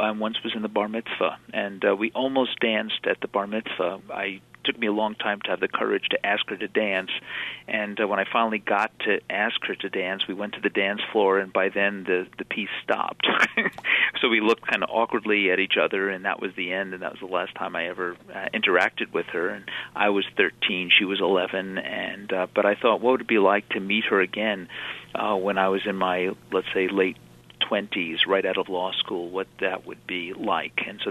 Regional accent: Roslyn, New York, United States; I grew up in Roslyn, Long Island, and experienced having lived in domestics for a number of years in my youth.

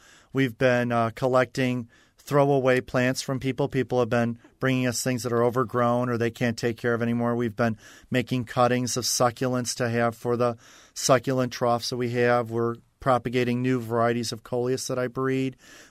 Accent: Minnesota, United States; also born or lived in El Paso, Texas / Rome, New York; I'm actually a native-born Texan. I was born in El Paso, Texas. And then we moved to Rome, New York. My dad designed computers for the government. So we moved around a bit until we moved to Minnesota. And my formative years were in Minnesota in the cold Zone 3.

